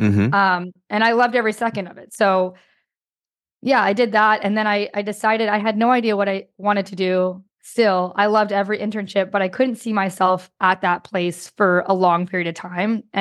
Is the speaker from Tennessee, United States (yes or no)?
no; Pasadena, California, United States; I grew up in Pasadena area.